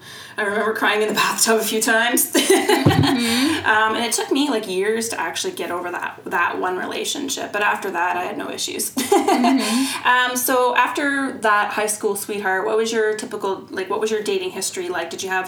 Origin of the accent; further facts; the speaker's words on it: Canada; Maybe it's just because I'm Canadian.